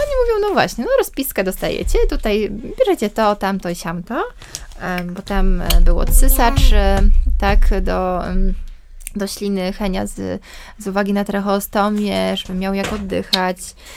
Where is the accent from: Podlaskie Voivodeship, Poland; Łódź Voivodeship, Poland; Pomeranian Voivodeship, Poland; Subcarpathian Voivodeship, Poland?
Podlaskie Voivodeship, Poland; Białystok; now in Warsaw, Poland; Pochodzimy z Białegostoku, mieszkamy w Warszawie